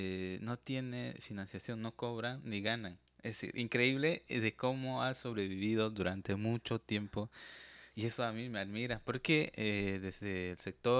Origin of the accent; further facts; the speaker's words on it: Bolivia; first language Guarani; Spanish is a second language; vengo de Bolivia, de la bueno, igualmente con la compañera, ¿no? Mi lengua es guaraní